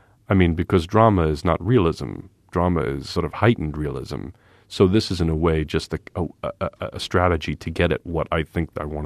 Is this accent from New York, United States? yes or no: yes; New York, United States; I mean, I grew up in New York in a semi-attached row house in Queens, which is exactly like the type of house you would see in the opening of All in the Family.